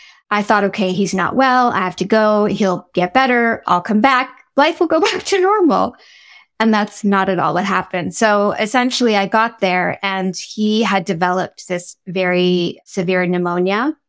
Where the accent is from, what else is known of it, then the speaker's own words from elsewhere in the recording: East Coast, Canada; I grew up on the East Coast of Canada. My parents immigrated from India in the 70s.